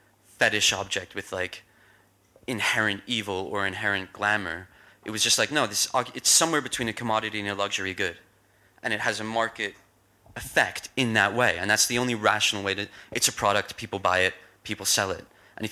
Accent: London, United Kingdom; I grew up in North London. I don't sound like it. I grew up in Kentish Town.

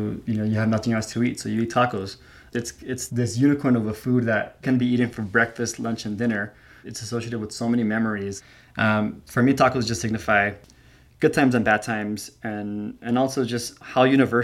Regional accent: United States; so I grew up here in the States, right?

